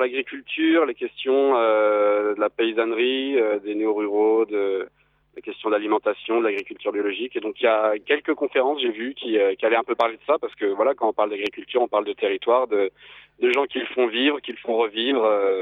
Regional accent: Bordeaux, Nouvelle-Aquitaine, France; moi, je suis pas du tout d'ici, je suis de Bordeaux.

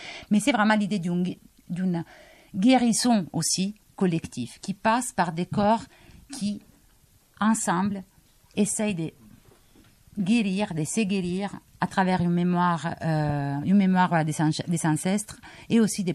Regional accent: Italy; moi je le sens parce qu'en tant qu'italienne

